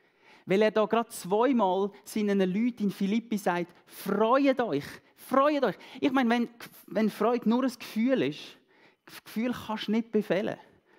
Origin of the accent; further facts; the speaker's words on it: Switzerland; Klar, wir sind Schweizer und wir sind alle erwachsen und so.